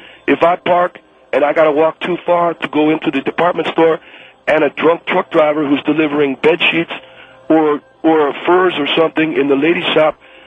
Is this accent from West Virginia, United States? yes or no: no; Los Angeles, California, United States; Well, not really. I mean, I was raised in Los Angeles, you know.